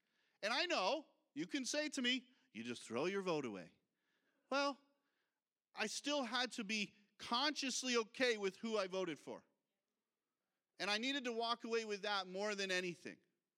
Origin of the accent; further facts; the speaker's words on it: United States; And I'm sitting back as an American, knowing what's happening in our country